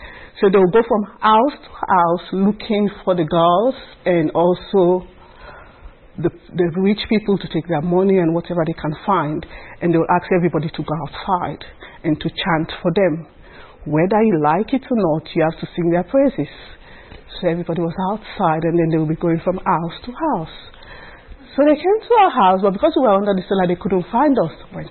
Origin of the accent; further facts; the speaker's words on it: Freetown, Western Area, Sierra Leone; English is a second language; I was born in Freetown, as I say, and I was born in Waterloo Street.